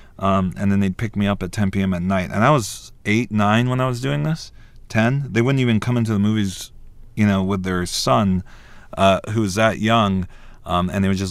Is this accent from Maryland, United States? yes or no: no; South Carolina, United States; All the details, my sister, my parents, and the way I grew up in South Carolina, all of that kind of fed into who Elliot became.